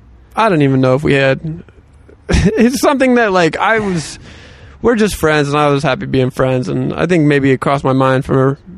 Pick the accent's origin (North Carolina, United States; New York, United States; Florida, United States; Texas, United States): North Carolina, United States; because you know we're growing up in North Carolina.